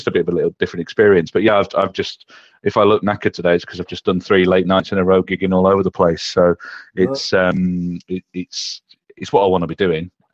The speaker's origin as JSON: {"language": "English", "town": "Dewsbury", "region": "Yorkshire and the Humber", "country": "United Kingdom", "said": "No, I'm from Dewsbury in West Yorkshire."}